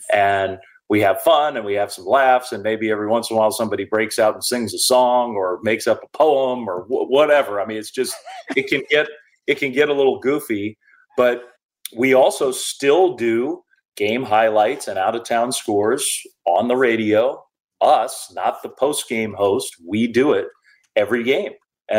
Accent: Washington, District of Columbia, United States; because I grew up in Washington, D.C., and we didn't have a team.

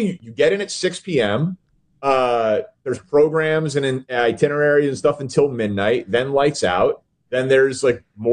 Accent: Chicago, Illinois, United States; I'm a Chicago, and I'm from Chicago.

